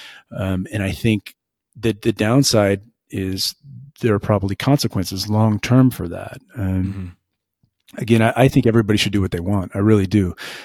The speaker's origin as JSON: {"language": "English", "town": "St. Louis", "region": "Missouri", "country": "United States", "said": "And I'm from St. Louis, and you know, we're a baseball town."}